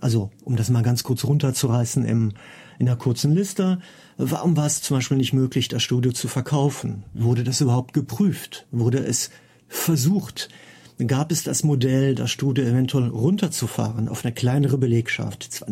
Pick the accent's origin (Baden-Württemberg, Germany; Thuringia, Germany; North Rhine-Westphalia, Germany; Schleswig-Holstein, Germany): North Rhine-Westphalia, Germany; Cologne; bei mir in meiner Heimatstadt in Köln.